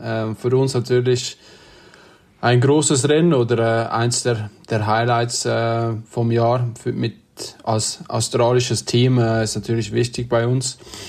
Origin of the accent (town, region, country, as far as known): Switzerland